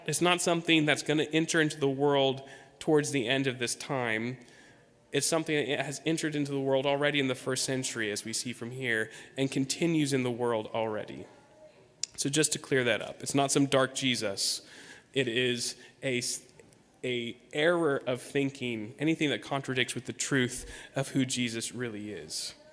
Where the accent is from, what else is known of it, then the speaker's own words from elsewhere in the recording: Wasilla, Alaska, United States; I would think, I'm from Wasilla, Alaska.